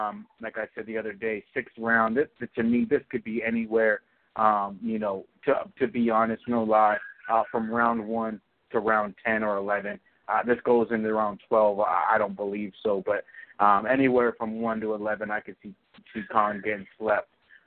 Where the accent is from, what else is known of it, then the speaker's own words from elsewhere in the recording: United States; Well, neither of these guys are from my country because I'm American.